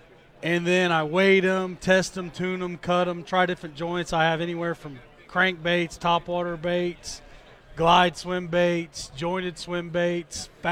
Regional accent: Indiana, United States; moved away as an adult; I'm actually originally from Indiana, but I moved south in 97.

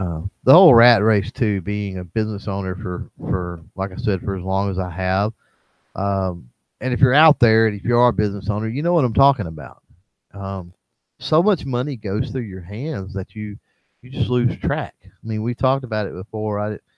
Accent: Texas, United States; Plus, I'm from Texas, man. Most people here down here in Texas are just good people and like to talk.

